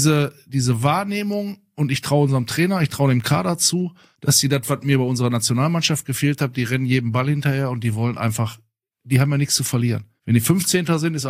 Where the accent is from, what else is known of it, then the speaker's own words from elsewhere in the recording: Essen, North Rhine-Westphalia, Germany; born there; Ich bin ja gebürtiger Essener.